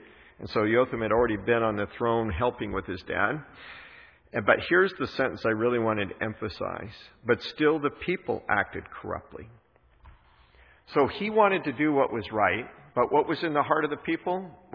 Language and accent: English; Colorado, United States; I had never, growing up in Colorado, I never heard of blue laws.